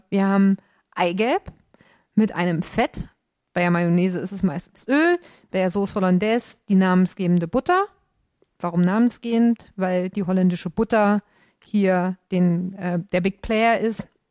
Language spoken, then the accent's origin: German; Lower Saxony, Germany; Ich bin ja vom Rand der Lüneburger Heide, da Burgdorfer Land und so.